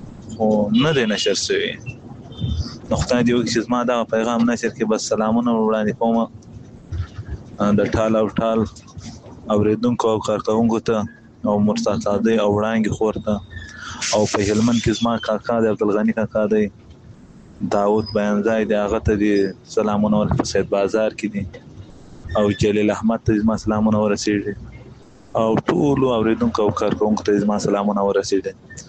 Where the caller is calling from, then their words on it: Iran; خو زه دلته مړ په ایران کې یو.